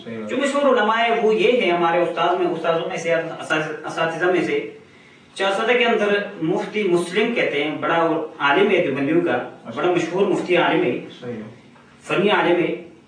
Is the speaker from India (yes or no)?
no; Chitral, Khyber Pakhtunkhwa, Pakistan; also born or lived in Peshawar; ہم اصل میں پیچھے چترال کے رہنے والے ہیں، بہت آسا سے پشاور میں رہتے ہیں.